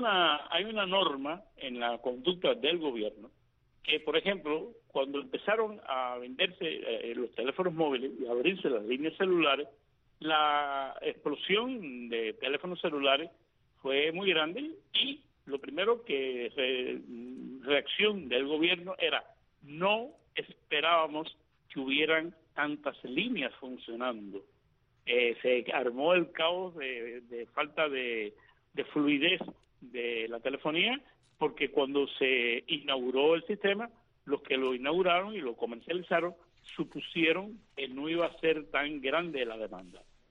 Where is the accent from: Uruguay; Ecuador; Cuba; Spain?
Cuba; moved away; mi primera experiencia con los cajeros automáticos fue en el año 94, que fue la primera vez que yo salí de Cuba